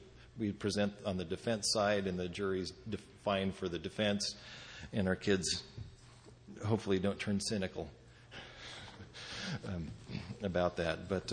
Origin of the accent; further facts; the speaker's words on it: Idaho, United States; because here we are way out in Delaware, and we're from Idaho